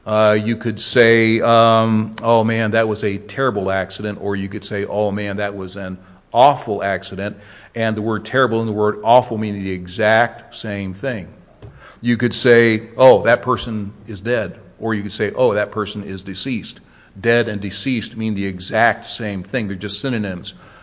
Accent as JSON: {"language": "English", "region": "Ohio", "country": "United States", "said": "I'm from Ohio, so I can't count, you know, past 15."}